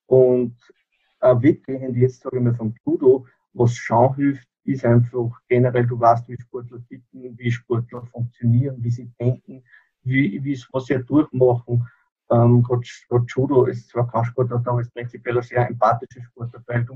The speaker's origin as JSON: {"language": "German", "region": "Upper Austria", "country": "Austria", "said": "Ich bin aus Oberösterreich."}